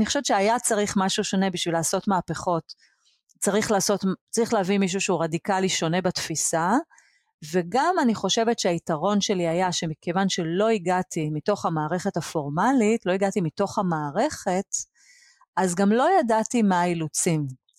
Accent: Aloney Yitzhak, Haifa District, Israel; also born or lived in Mexico City / Brussels; now in Tel Aviv, Israel; אני היגרתי לתל אביב מחיפה, נולדתי וגדלתי בכפר הנוער אלוני יצחק, שני ההורים שלי היו מורים שם, ונדדתי גם בין ארצות, היינו פעמיים בשליחות חינוכית, פעם במקסיקו סיטי ופעם בבריסל, ככה שהשורשים שלי מגוונים

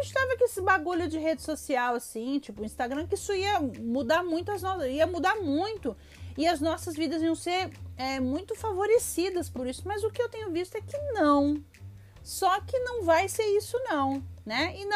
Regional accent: São Paulo, Brazil; pelo menos na minha cidade, que eu sou de São Paulo.

